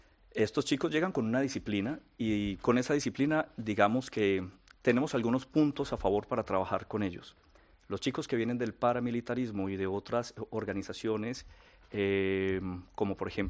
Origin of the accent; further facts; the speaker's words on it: Cali, Valle del Cauca, Colombia; De Cali. Yo soy de Cali.